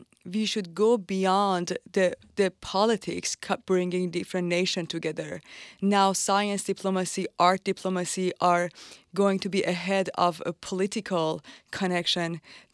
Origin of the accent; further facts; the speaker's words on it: Iran; instead of just saying I'm from Iran, I should be quiet or try to change the conversation.